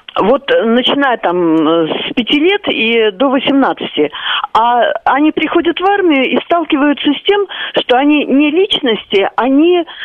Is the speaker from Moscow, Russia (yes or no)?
yes; Moscow, Russia; я из Москвы.